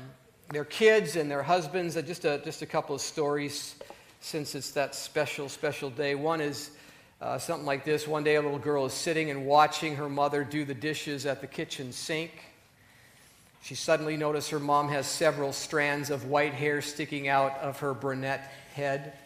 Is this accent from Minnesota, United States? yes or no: yes; Minneapolis, Minnesota, United States; A lot of you know I'm from the Minneapolis-St. Paul area, so think about this one.